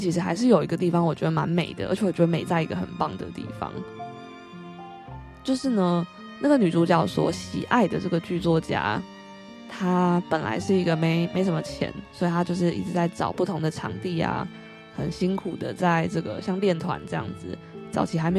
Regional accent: Taiwan; 台湾属于我，我是台湾人

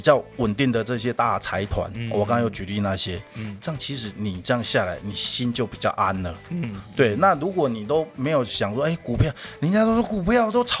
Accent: Taiwan; 过去我们台湾人都是买

